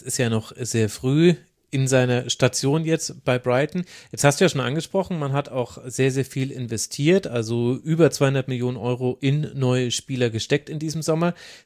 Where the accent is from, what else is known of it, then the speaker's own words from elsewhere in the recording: Munich, Bavaria, Germany; der uns als Münchner natürlich leicht von den Lippen geht.